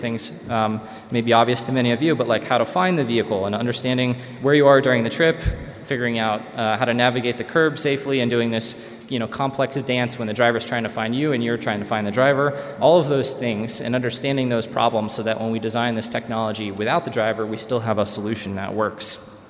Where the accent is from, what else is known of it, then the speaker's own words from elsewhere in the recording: Kansas City, United States; actually going from where I grew up in the Kansas City area to a robot competition here actually in Las Vegas.